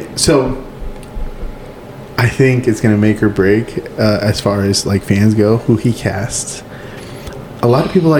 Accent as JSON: {"language": "English", "region": "California", "country": "United States", "tie": "born or raised there", "said": "So, like, CW, WB, you know, all the KCAL 9, because I grew up in California."}